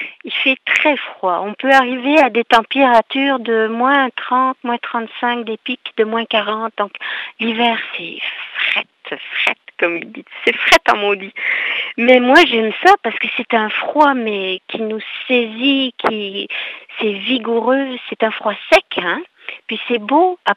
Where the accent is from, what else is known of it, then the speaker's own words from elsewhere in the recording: Jura, Switzerland; Souvent, on me demande si je suis française. Puis quand je suis suisse, ça fait un gros sourire.